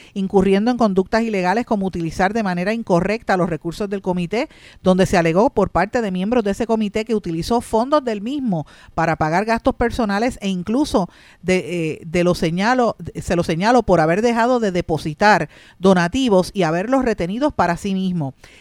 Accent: Puerto Rico; me motiva como puertorriqueño y republicano a comunicarme con ustedes

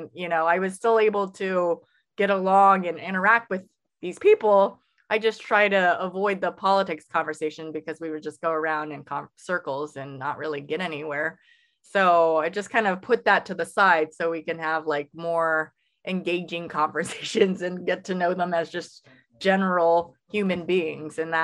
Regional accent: California, United States; also born or lived in Seattle; now in Maryland, United States; Because I grew up in California and then also lived in Seattle area, I grew up in fairly liberal bubbles.

